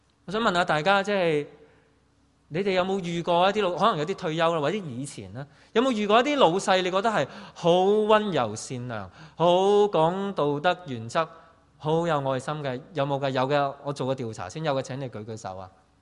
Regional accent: Hong Kong; 而家我哋香港人真係一個好困難嘅處境。

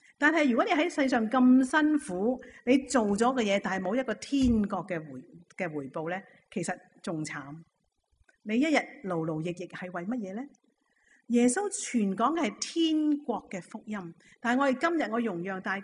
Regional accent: Hong Kong; 但系今日我哋香港人咧，唔好讲话你跟随

